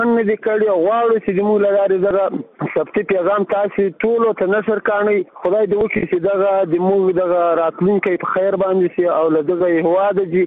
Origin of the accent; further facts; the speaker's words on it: Paktika, Afghanistan; now in Gardez, Afghanistan; زه د پکتیکا ولایت یو زندانی یم